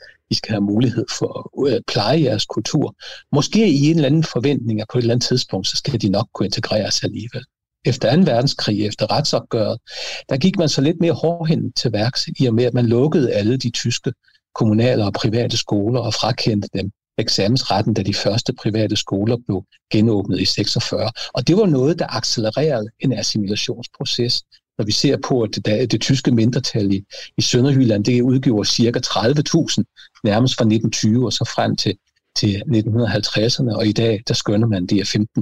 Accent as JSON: {"language": "Danish", "region": "Schleswig-Holstein", "country": "Germany", "tie": "born or raised there", "said": "Da jeg gik i skole i Sydslesvig i 1980'erne"}